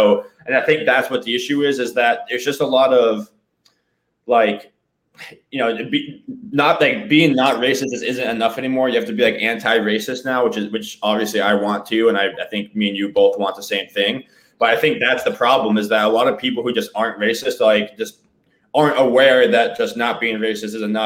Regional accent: United States; because you grow up, like, where I grew up in the States, you know, the textbooks that I would read in history class

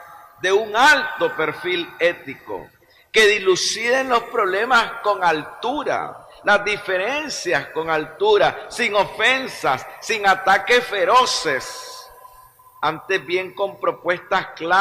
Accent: Nicaragua; los que resolvemos los problemas de los nicaragüenses somos los nicaragüenses

